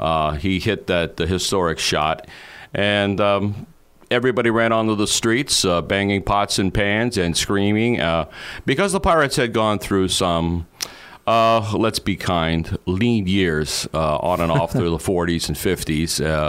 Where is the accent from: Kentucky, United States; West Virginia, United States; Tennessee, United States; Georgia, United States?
West Virginia, United States; Wheeling; I hail from Bill Mazeroski's hometown, Wheeling, West Virginia, and we're very, very proud of that day.